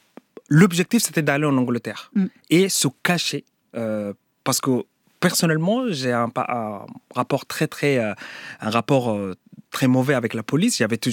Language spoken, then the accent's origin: French; Sudan; moved away; quand j'ai quitté le Soudan, j'avais pas le choix. Et le seul choix, c'était de partir en fait, d'arriver ici en Europe.